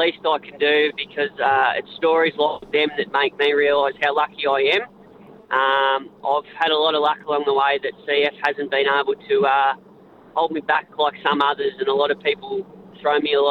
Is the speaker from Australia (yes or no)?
yes; Swan Hill, Victoria, Australia; now in Bendigo, Australia; I was born and raised in Swan Hill, as you said earlier. So Swan Hill's 4 hours from Melbourne, and I did majority of my riding out of Swan Hill, and just recently moved to Bendigo 2 years ago